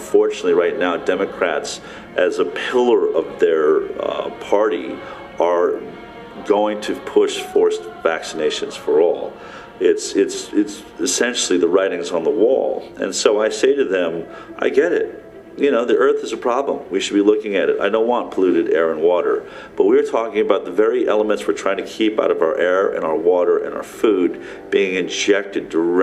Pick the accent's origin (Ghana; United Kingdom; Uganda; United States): United States; Boulder, Colorado; I grew up in Boulder, Colorado.